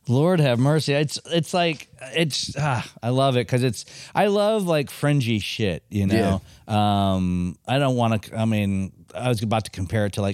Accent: Coldwater, Michigan, United States; I grew up in Coldwater, Michigan, where Dan Severin's from.

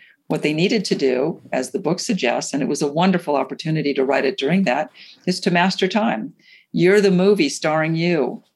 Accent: New York City, New York, United States; Well, and I'm a New Yorker also, the many places I'm from. So New York and a lot of these big cities, being busy is a badge of honor, right?

